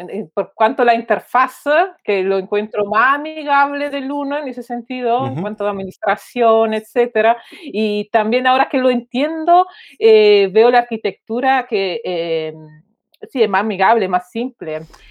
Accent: Italy; Spanish is a second language; also born or lived in Spain; now in Chile; soy italiana y vivo en Chile. Entonces vivo en Chile ya hace muchos años, después de haber vivido muchos años en España también.

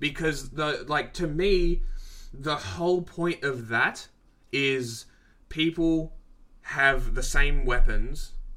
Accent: Australia; the fact that the left keeps arguing for the state to take firearms from people just blows my mind as an Australian watching this happen, right?

